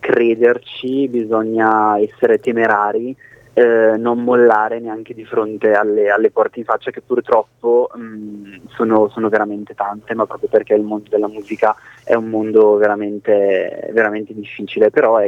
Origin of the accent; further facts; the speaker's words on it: Brescia, Lombardy, Italy; now in Milan, Italy; Sì, in realtà io sono di Brescia, però di Brescia.